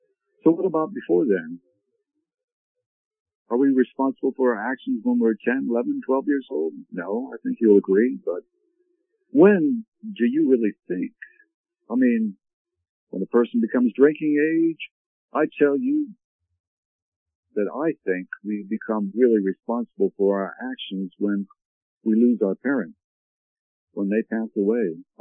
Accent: Canada; born there; My parents were English, but I was born in Canada

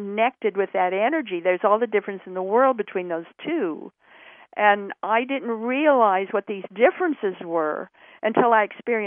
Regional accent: Idaho, United States; now in Virginia, United States; I go from Idaho to Virginia

